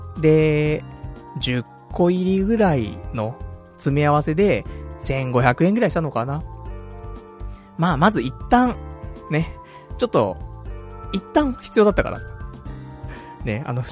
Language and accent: Japanese; Saitama, Japan; 私もね、埼玉県民でしたから、もともとね、埼玉出身でございますんで、まあテレビ埼玉見たらね、いつもね、うまい、うますぎる、十万石饅頭と、その CM をね、見て、ね、育ってきましたから